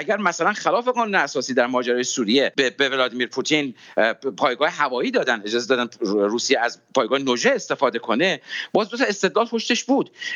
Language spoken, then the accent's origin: Persian; Iran; من و شما به عنوان یک ایرانی بهتر از خارجی ها باید بشناسیم